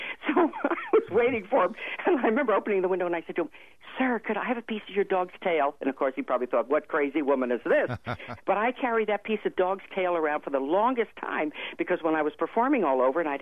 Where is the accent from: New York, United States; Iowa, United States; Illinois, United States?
New York, United States; moved away as an adult; also born or lived in New Jersey; now in California, United States; we had just moved to California because I'm an East Coast person. I'm from New York, New Jersey.